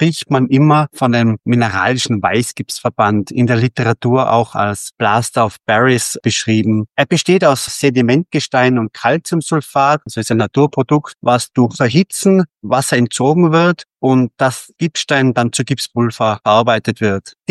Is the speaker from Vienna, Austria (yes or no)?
no; Tyrol, Austria; ich komme aus Tirol